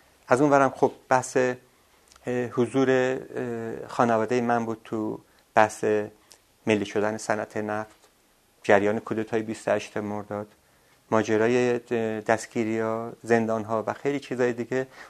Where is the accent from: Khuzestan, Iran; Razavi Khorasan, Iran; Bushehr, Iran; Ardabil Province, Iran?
Ardabil Province, Iran; Ardabil; یادمه کودکیم اینجوری بود. سرمایه بسیار بسیار شدید اردبیل یادمه